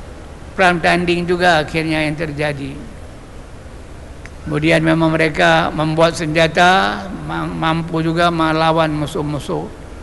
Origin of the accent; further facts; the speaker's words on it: Aceh, Indonesia; Sama juga dengan kakek-kakek kita orang Aceh